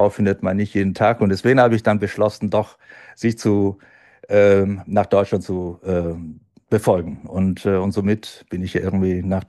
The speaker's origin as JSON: {"language": "German", "town": "Milan", "region": "Lombardy", "country": "Italy", "tie": "born or raised there", "second_language": "German", "said": "genau, in Mailand geboren worden und ja, also die meisten Zeit habe ich in meiner Jugend in Mailand verbracht."}